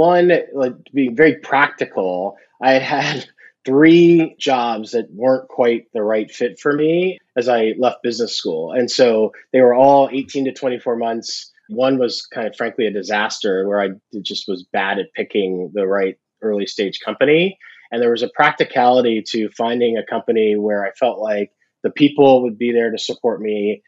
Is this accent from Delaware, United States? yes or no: no; Virginia, United States; I mean, so I grew up in Virginia, and I worked in consulting after going to the University of Virginia for undergrad.